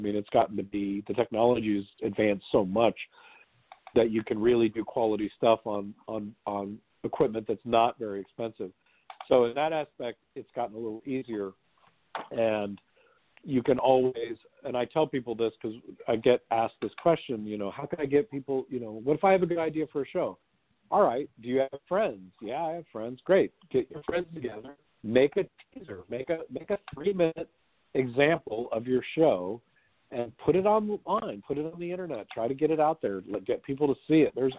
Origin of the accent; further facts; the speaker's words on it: Kansas City, Missouri, United States; now in Los Angeles, United States; I'm from the Midwest. I mean, I'm from Kansas City, Missouri